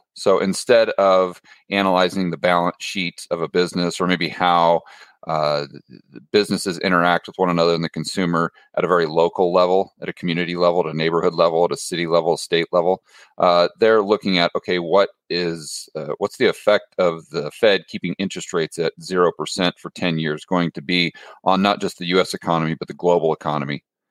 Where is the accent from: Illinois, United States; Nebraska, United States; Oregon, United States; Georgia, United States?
Oregon, United States; Portland; now in Phoenix, United States; born and raised in Portland, Oregon. And then I moved down to Phoenix in the early 90s.